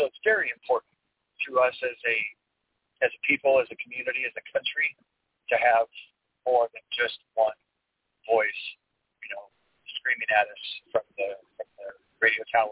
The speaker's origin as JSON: {"language": "English", "town": "Portland", "region": "Oregon", "country": "United States", "said": "I'm from the Portland area originally. And I did professional radio as well as some college radio in the Portland area."}